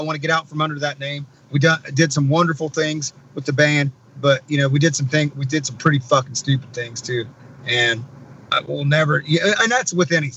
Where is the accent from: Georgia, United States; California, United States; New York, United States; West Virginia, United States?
West Virginia, United States; I go, nothing. I'm from West Virginia.